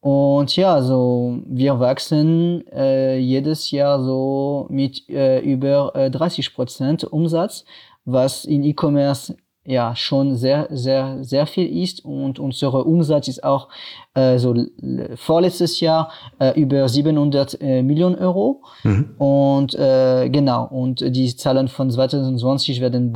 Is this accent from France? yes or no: yes; France; German is a second language; moved away as an adult; now in Germany; ja, wie ihr hören könnt, ich komme aus Frankreich und ja, ich wohne ungefähr seit 8 Jahren in Deutschland